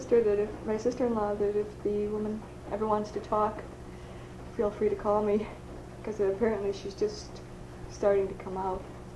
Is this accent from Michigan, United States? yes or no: no; Buffalo, New York, United States; Yes, I did. I grew up in Riverside.